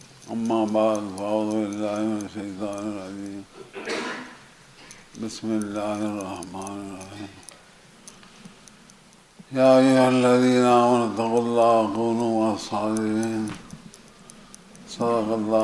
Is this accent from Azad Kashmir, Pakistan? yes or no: no; Sialkot, Punjab, Pakistan; born there; چونکہ میں سیالکوٹ میں پیدا ہوا ہوں